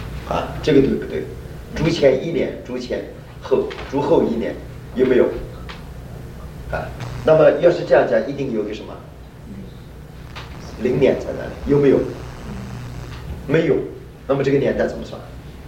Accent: China; 他们和我们中国人一样。

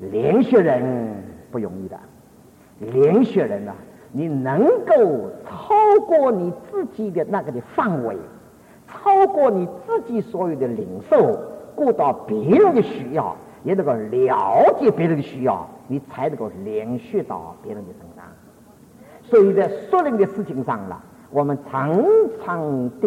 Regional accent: Taiwan; moved away; 我们从台湾来的人

